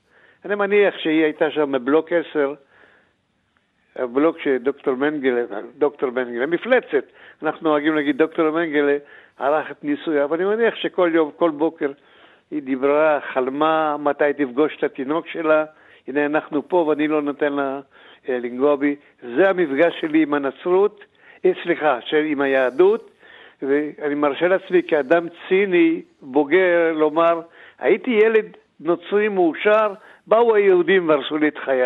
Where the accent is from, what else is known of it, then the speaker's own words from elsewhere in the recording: Antwerp, Flanders, Belgium; now in Israel; ואני נולדתי ב-41 באנטוורפן שבבלגיה.